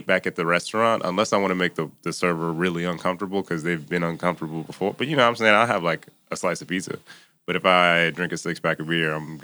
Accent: Chicago, Illinois, United States; moved away as an adult; I'm from Chicago originally.

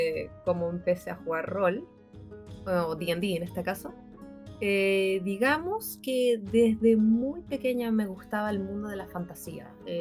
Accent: southern Chile, Chile; now in Santiago, Chile; sur de Chile. Y digamos que ahí era mucho más difícil acceder a este tipo de cosas. Así que cuando llegué a la capital de Chile, en Santiago, ahí fue como, ¡oh! Se me abrió el mundo.

